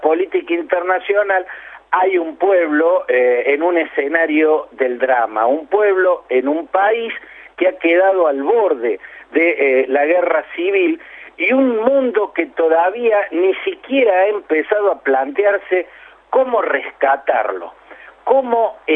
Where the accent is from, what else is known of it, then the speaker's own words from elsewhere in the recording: Argentina; a quienes somos argentinos y vivimos en la Argentina